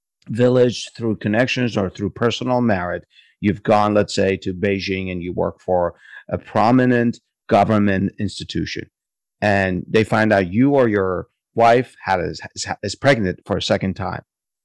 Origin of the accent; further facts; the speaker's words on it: United States; because I'm asking this question as an American, as my life experience.